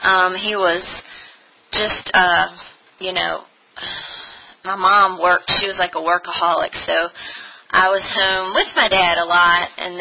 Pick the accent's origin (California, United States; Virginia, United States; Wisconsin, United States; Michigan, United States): Virginia, United States; Hopewell; So I am an only child, and I'm from Hopewell, Virginia.